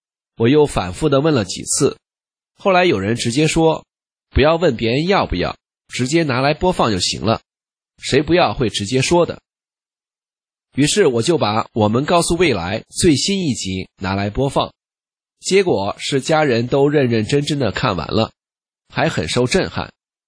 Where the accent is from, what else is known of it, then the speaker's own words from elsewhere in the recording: China; 我想他应该没有我们大陆人的顾虑吧